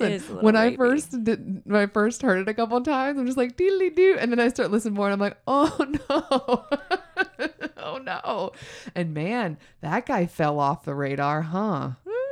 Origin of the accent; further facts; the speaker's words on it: Georgia, United States; I am from Georgia.